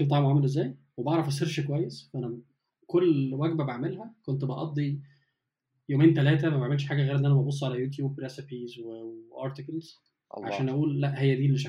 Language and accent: Arabic; Egypt; also born or lived in Germany; بتجيب بيف بيكن زي اللي عندنا في مصر